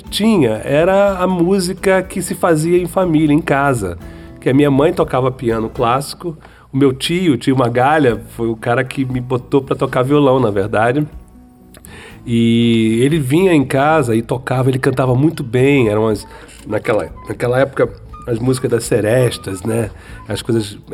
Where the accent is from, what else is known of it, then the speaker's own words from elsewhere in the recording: Rio de Janeiro, Brazil; eu nasci e fui criado no Rio de Janeiro, no bairro da Zona Norte, chamado Engenho de Dentro.